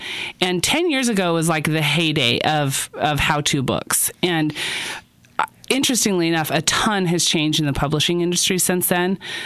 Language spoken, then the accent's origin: English; Utah, United States; Oh man, don't even get me started. It's my home state. I just love the mountains up in there.